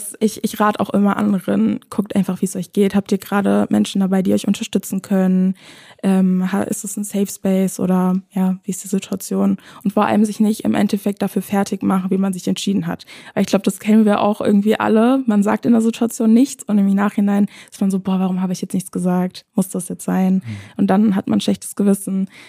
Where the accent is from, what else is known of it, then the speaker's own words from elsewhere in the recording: Bad Schwalbach, Hesse, Germany; wie ich aufgewachsen bin in Bad Schwalbach